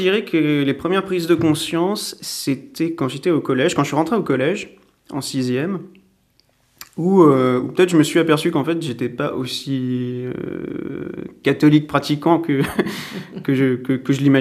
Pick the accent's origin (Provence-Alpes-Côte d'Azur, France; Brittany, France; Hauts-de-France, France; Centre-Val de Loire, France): Centre-Val de Loire, France; Chartres; J'ai 28 ans. Je suis né à Chartres, et puis j'y ai passé l'essentiel de ma vie, en tout cas jusqu'à 18 ans. Et puis donc je suis né dans une famille luisantaise.